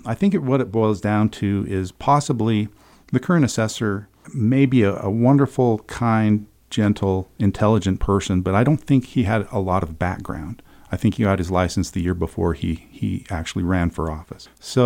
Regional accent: Utah, United States; Well, I was raised in Carbon County. I went to Mont Harmon Junior High, and I also went to Carbon High.

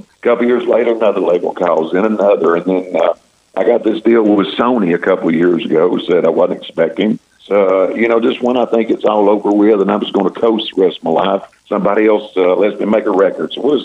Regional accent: Chattanooga, Tennessee, United States; And we played around there in my hometown of Chattanooga for a while.

